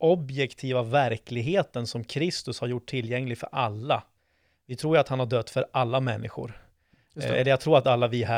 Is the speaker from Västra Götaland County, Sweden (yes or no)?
no; Sundsvall, Västernorrland County, Sweden; Jag kommer från Sundsvall, född och uppväxt där och kvar där än så länge och jobbar som sagt i Pingstkyrkan i Sundsvall på 50%.